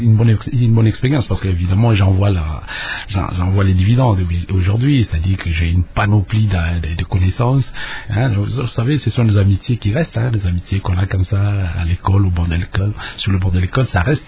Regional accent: Kinshasa, DR Congo; Oui, oui, c'est à Kinshasa en grande partie, hein, de toute façon.

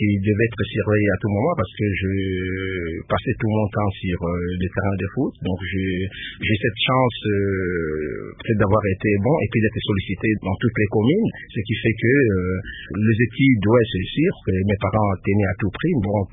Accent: Matadi, Kongo Central, DR Congo; also born or lived in Kinshasa; Moi, je suis natif de Matadi, donc je suis né à Matadi très tôt. À l'école primaire de Jassin interne à Mazangou, comme ça, donc c'est la raison pour laquelle je ne connais pas trop tous les coins. Et puis après, j'ai terminé mon cursus primaire à Kinshasa

